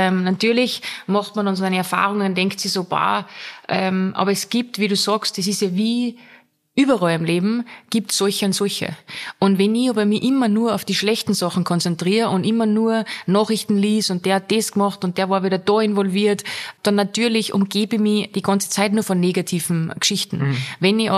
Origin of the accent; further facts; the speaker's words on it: Austria; als Österreicher.